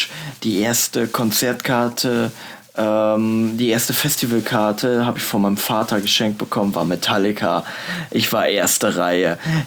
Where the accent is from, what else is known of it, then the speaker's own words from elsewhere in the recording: North Rhine-Westphalia, Germany; Er kommt aus dem Ruhrpott, ich komme aus dem Ruhrpott.